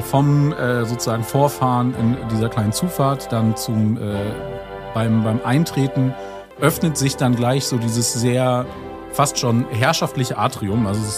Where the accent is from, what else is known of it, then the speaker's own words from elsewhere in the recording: Germany; Sogar als Piefke in Wien ist mir nicht gegen mich gehalten worden.